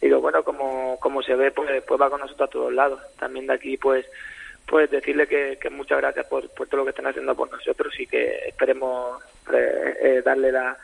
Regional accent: Manacor, Balearic Islands, Spain; now in Jumilla, Spain; nací en Manacor, pero que vivo en Jumilla ya mucho tiempo.

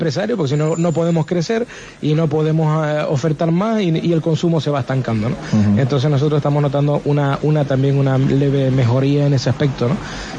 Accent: Santa Cruz de Tenerife, Canary Islands, Spain; Y bueno, pues yo soy más tinerfeño, más chicharrero no puedo ser.

